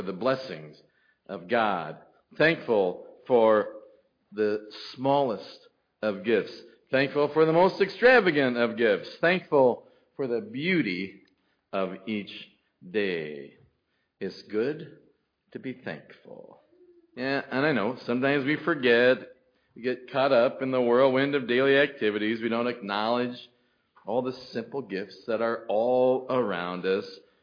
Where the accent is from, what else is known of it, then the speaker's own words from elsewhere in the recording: Galesburg, Illinois, United States; When I was young, growing up in Galesburg, Illinois, on the corner of Broad and Sanborn Streets, I went to Silas Willard Elementary School.